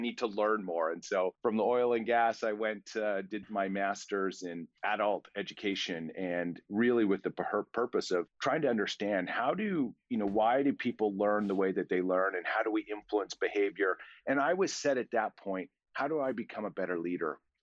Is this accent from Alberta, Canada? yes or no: yes; Alberta, Canada; also born or lived in England; now in United States; I grew up in Alberta, Canada, and have had the privilege of living in Canada. I've lived in the United States, in Las Vegas, Nevada, California. I now live in Pennsylvania. I've lived in England for 5 years